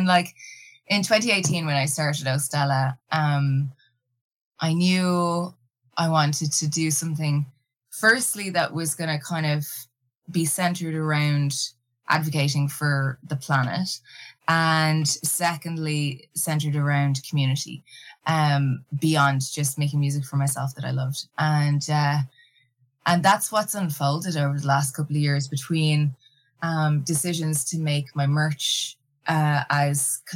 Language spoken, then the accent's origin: English; Ireland; now in Canada; I grew up in Ireland, came over to Canada.